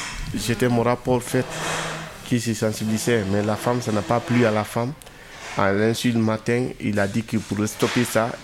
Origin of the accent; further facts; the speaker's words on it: Guinea; now in France; Moi, je suis de Guinée-Conakry. Je suis arrivé ici le 23 décembre 2022.